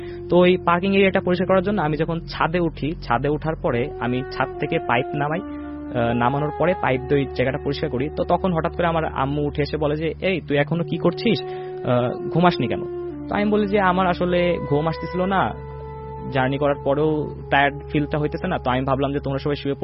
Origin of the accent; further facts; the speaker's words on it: Sreepur, Khulna Division, Bangladesh; আমার গ্রামের বাড়ি যেহেতু মাগুরা শ্রীপুরে, তো এই শ্রীপুরের আমার নিজের বাড়িকে ঘিরেই এই ঘটনাটা।